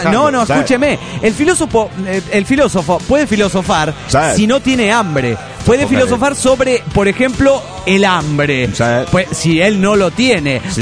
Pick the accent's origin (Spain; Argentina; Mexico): Mexico; Mazatlán, Sinaloa; Soy de Mazatlán, Sinaloa, güeyes.